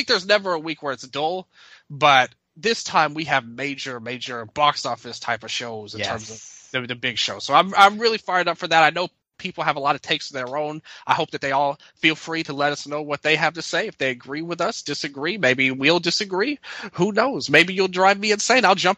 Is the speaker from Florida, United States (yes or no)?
no; Memphis, Tennessee, United States; You know, Memphis, you know, I always have love for my hometown, no matter what happens.